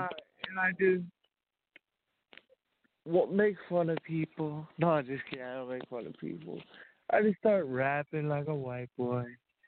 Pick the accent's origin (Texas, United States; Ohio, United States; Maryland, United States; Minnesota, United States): Minnesota, United States; West St. Paul; up in the business. I'm from West St. Paul.